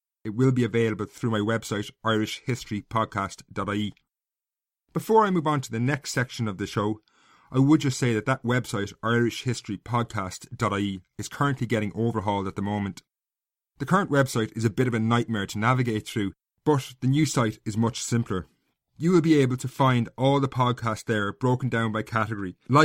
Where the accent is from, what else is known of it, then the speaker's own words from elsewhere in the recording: Castlecomer, Leinster, Ireland; I grew up in Castlecomer in North Kilkenny. Today, it's a relatively small provincial town.